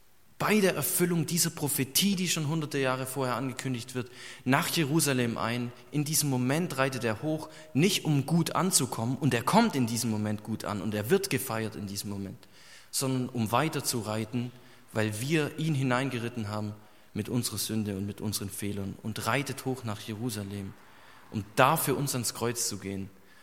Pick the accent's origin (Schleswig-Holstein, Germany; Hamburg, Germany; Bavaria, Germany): Bavaria, Germany; Ich komme ja aus Bayern.